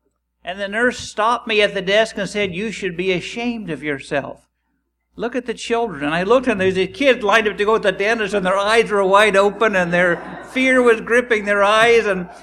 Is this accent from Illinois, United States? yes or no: no; Emporia, Kansas, United States; I grew up in Emporia, near Emporia, Kansas